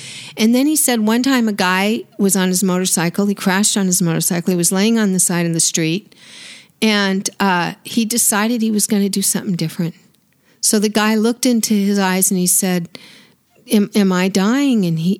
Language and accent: English; Colorado, United States; I grew up in Colorado, so I did some rafting on rivers.